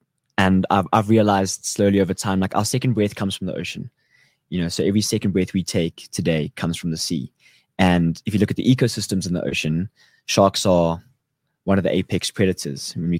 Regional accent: Karoo, South Africa; I'm actually from the Karoo.

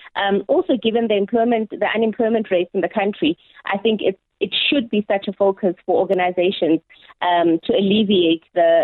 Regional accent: Limpopo, South Africa; So, yeah, I'm a girl from Limpopo, right?

